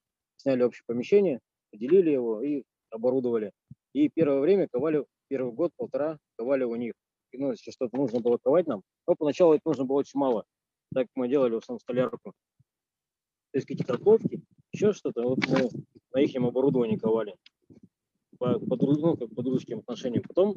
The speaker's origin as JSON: {"language": "Russian", "town": "Verkhnyaya Pyshma", "region": "Sverdlovsk Oblast", "country": "Russia", "said": "Мы из Верхней Пышмы, точнее из Екатеринбурга, наверное. Потому что Верхнюю Пышму мало кто знает, это такой маленький пригород, маленький городок недалеко от Екатеринбурга, там буквально 5 километров."}